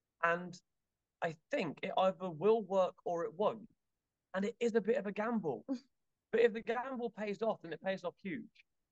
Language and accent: English; England, United Kingdom; So we have London and phone boxes and things ring and we talk, and we are very English British, and that helps us because we're different.